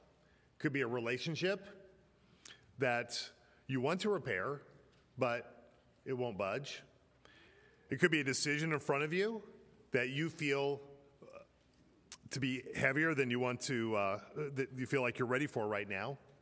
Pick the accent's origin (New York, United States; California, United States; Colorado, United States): Colorado, United States; I grew up in Colorado, so you know I had the chance of driving in icy conditions.